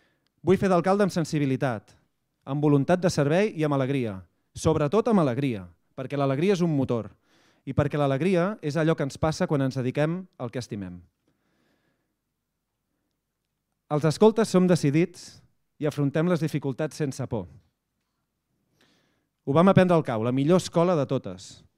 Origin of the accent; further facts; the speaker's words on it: Olesa de Montserrat, Catalonia, Spain; Sempre a punt per servir el meu poble. Visca Olesa i visca Catalunya.